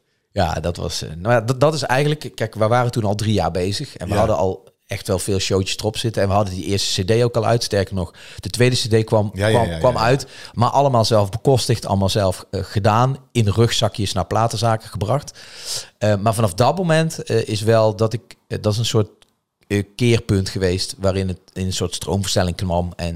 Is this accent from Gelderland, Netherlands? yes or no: no; Limburg, Netherlands; als Limburgse jongen, ik woonde daarbij in de buurt.